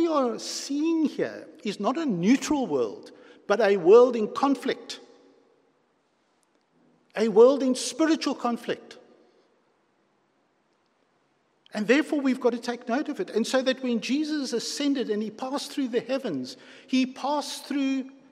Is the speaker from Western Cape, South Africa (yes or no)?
yes; Cape Town, Western Cape, South Africa; we, especially those of us who are born and bred in the Cape